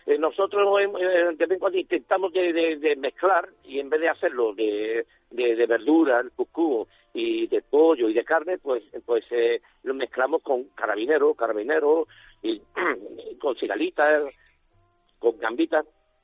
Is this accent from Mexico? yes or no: no; Spain; moved away; Soy español como los zorros de Lidia